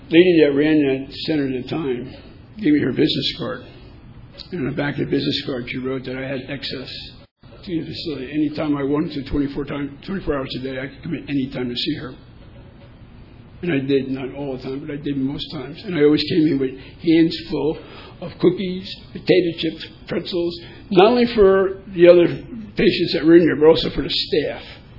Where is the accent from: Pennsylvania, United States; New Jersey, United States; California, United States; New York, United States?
New Jersey, United States; Now, like I said, I'm from New Jersey. You can't intimidate me too easily.